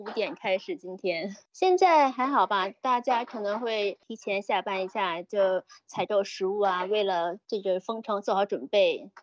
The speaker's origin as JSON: {"language": "Chinese", "country": "China", "tie": "born or raised there", "lives_now": "Australia", "said": "就是你看咱们小时候在国内不是有800米跑步考试吗？"}